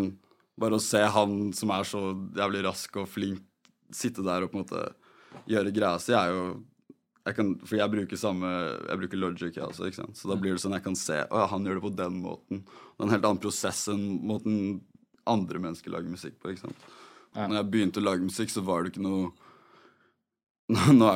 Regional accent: Oslo, Norway; Jeg har vokst opp på Adamstuen

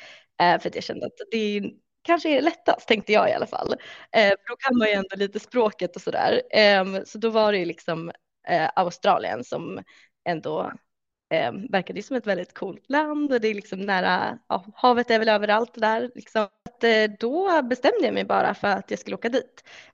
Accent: Uppsala, Uppsala County, Sweden; jag är ju 26 år gammal, kanske man vill veta. Och jag växte upp i Uppsala, eller lite utanför Uppsala, ute på landet, med min familj.

